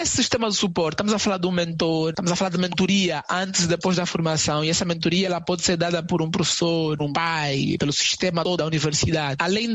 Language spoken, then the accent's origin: Portuguese; Luanda, Angola; moved away as an adult; also born or lived in Cuango; now in United States; natural da Lunda Norte, município do Cuango. Tive a minha infância toda em Luanda, no bairro Rocha Pinto. Venho nos Estados Unidos há quase 10 anos atrás, com o objetivo de estudar.